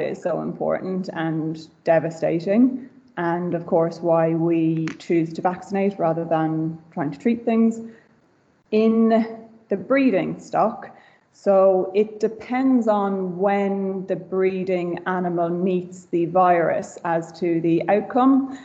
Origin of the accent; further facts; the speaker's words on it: Ireland; now in United Kingdom; I am Irish, but I have been in the UK working as a vet since I graduated in 2015.